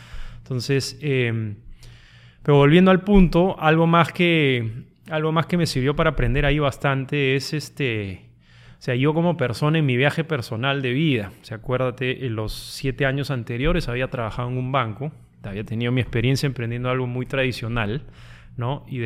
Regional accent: Piura, Peru; moved away as an adult; now in Lima, Peru; En Piura. Soy piurano, me vine a vivir a Lima a los 20.

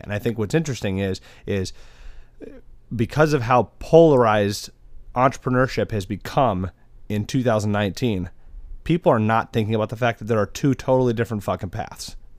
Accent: Wisconsin, United States; I come from Wisconsin. You know, if you have $1 million in Stevens Point, Wisconsin, you have it made.

